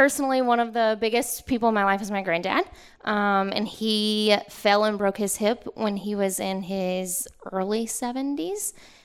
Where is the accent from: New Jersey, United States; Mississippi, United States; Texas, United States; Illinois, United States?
Mississippi, United States; Mississippi.